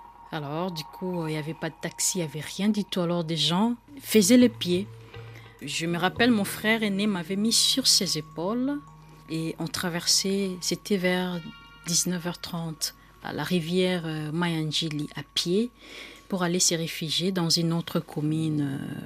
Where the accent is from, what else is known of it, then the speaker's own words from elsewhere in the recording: Kinshasa, DR Congo; Chez nous, à Kinshasa, au Congo, on n'a pas une sorte de culture de garder des objets à la maison.